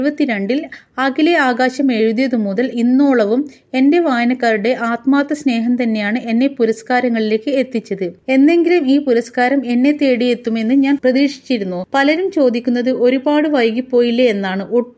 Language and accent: Malayalam; Onakkoor, Kerala, India; എന്റെ നാട്, എന്റെ ഗ്രാമം എനിക്ക് മാതൃസമാനിയാണ്. എന്റെ നാട്ടിലെ ഗ്രന്ഥശാലകളിൽ നിന്നാണ് ഞാൻ ആദ്യമായി അക്ഷരങ്ങളുടെ മധുരം നുകർന്നത്. മൂവാറ്റുപുഴ താലൂക്കിലെ ഓണക്കൂർ എന്ന കൊച്ചു ഗ്രാമം എന്റെ മനസ്സിൽ